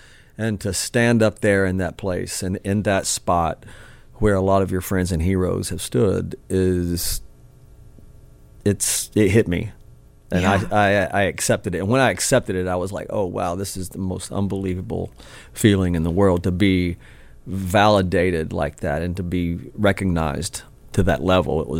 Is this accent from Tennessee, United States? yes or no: yes; Knoxville, Tennessee, United States; I've got four guys that I grew up with in Knoxville and in Union County, Tennessee.